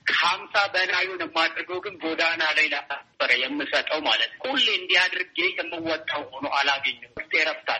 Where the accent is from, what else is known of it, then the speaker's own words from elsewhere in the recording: Ambo, Oromia, Ethiopia; moved away; also born or lived in Addis Ababa, Ethiopia / Canada; አምቦ ተወልጄ ያደግኩኝ፣ ለትምህርት አዲስ አበባ ገባሁኝ። ከዛ ሳልጨርስ ወጣ ወደ ሌላ ሀገር ወደ ካናዳ ገብቼም ተምሬም ኖሬም ነበረ።